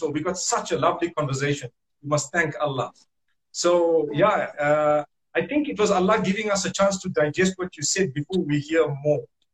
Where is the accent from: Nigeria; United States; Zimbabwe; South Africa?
Zimbabwe; I come from Zimbabwe, so we're basically like a fourth world country, alhamdulillah.